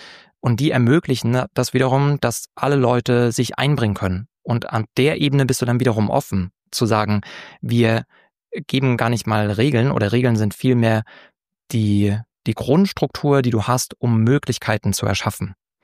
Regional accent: East Germany, Germany; Da würde ich nochmal kurz den Schwenker machen als Ossi oder Kind von Ossis.

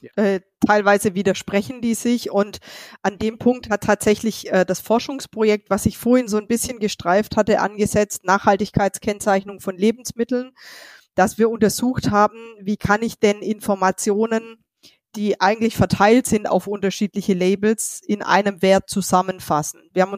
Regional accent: Baden-Württemberg, Germany; accent: Swabian; Also ich komme ja aus Schwaben, wie man vielleicht hört

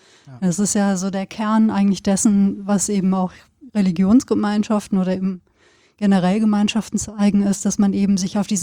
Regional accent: North Rhine-Westphalia, Germany; now in Cologne, Germany; Ja gut, aber ich komme aus Westfalen, aus dem Sauerland.

